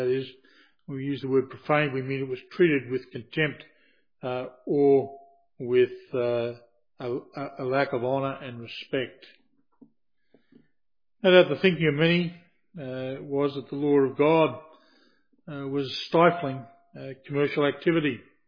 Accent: Rockhampton, Queensland, Australia; I can remember when I was a boy growing up in Rockhampton

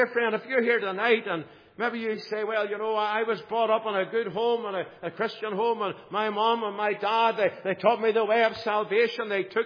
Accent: Belfast, Northern Ireland, United Kingdom; You know, I grew up in Belfast and grew up very close to Windsor Park, and sometimes tell people I was born under the lights of Windsor Park.

